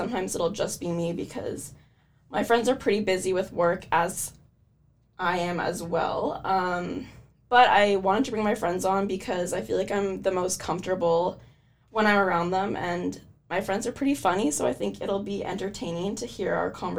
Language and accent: English; Ottawa, Ontario, Canada; I am from Ottawa, so I do have to take a 6-hour train ride back home